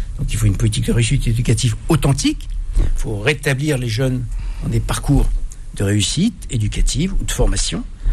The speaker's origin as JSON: {"language": "French", "country": "France", "said": "Je suis français à 95%. Pas à 100%."}